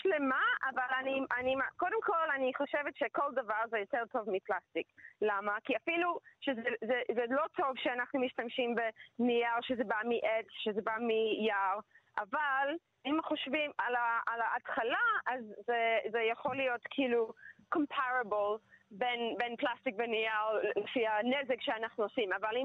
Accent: England, United Kingdom; Hebrew is a second language; now in Israel; אני לא ישראלית במקור, אז זה ממש קשה לי להבין. לפעמים אני רואה כל הזבל על החוף וביער, ואני באתי מאנגליה

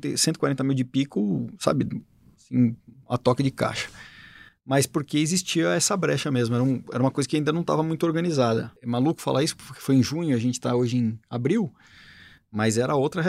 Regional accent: Guarulhos, São Paulo, Brazil; Eu sou lá de Guarulhos, Capelo, já te falei isso, eu sou lá da Zona Leste

